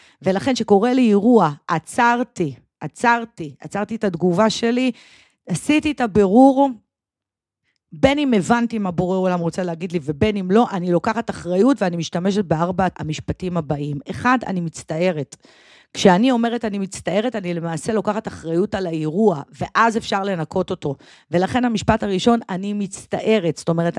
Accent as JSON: {"language": "Hebrew", "town": "Tel Aviv", "region": "Tel Aviv District", "country": "Israel", "tie": "born or raised there", "said": "נולדתי בתל אביב, וגם גדלתי ועד היום אני בתל אביב, למשפחה חילונית לחלוטין"}